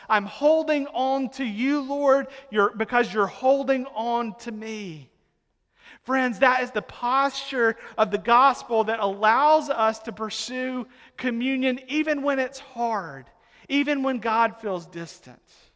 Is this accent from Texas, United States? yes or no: no; Mississippi, United States; And I grew up in Mississippi, so there's not that many hills.